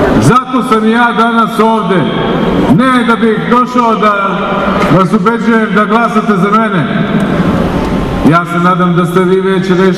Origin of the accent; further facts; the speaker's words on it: Toplica District, Serbia; Ja sam vaš, jer ja sam sa juga. Znate šta, ja sam preko planine, iz Toplice, herojske Toplice